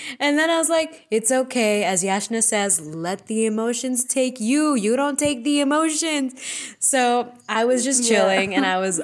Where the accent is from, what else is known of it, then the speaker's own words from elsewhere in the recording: India; besides we're Indian postgrads